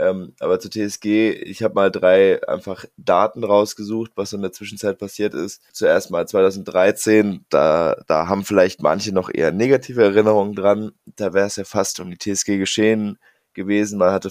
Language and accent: German; Baden-Württemberg, Germany; 24 Jahre alt und ich komme aus der Nähe von Heidelberg.